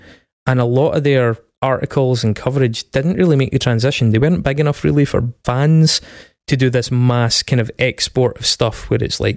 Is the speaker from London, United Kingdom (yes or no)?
no; Stirling, Scotland, United Kingdom; so I'm from Stirling, and that is it's not an insignificant little town.